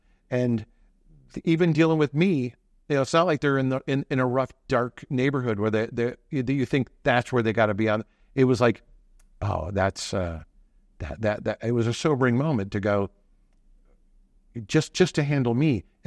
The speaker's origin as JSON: {"language": "English", "town": "Westland", "region": "Michigan", "country": "United States", "tie": "born or raised there", "said": "When I was a kid, growing up in Westland, Michigan"}